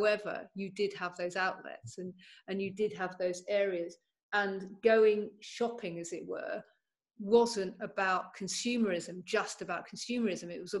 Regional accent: Bristol, South West England, United Kingdom; I lived in the middle of the countryside. You had to get on a bus. You went to the city. My city was Bristol, so I grew up in the West Country

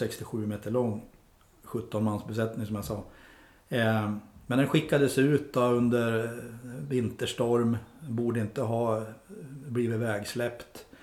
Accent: Skutskär, Uppsala County, Sweden; Jag är uppvuxen i Skutskär och farsan var fabriksarbetare och morsan jobbade som hemsamarit. Så uppvuxen under enkla förhållanden.

